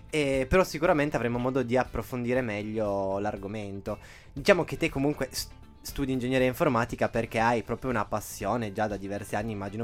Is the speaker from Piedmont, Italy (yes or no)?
yes; Turin, Piedmont, Italy; accent: Turin; Altro che il nostro di Torino.